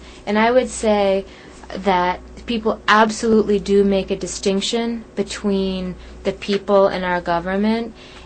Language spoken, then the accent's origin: English; United States; these people seem to be more infatuated with America than I am as an American.